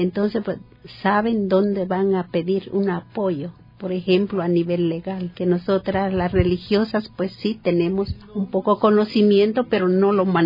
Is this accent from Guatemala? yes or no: yes; Guatemala; Yo soy de Guatemala, soy guatemalteca. Y tengo un tiempito aquí, le llamo yo, porque llevo 4 años aquí.